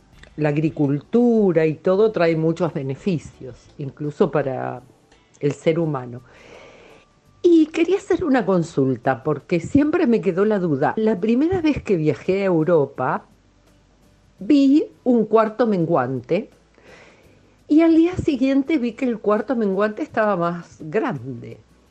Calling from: Mar del Plata, Buenos Aires Province, Argentina; soy de Mar del Plata.

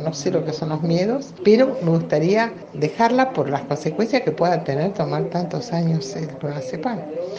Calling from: Azul, Buenos Aires Province, Argentina

